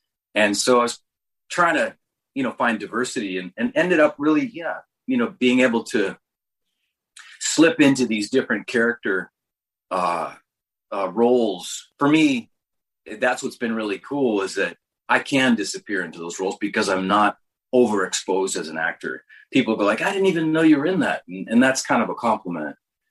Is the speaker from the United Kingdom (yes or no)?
no; Canada; In Canada, growing up in Canada was mostly rugby and fast pitch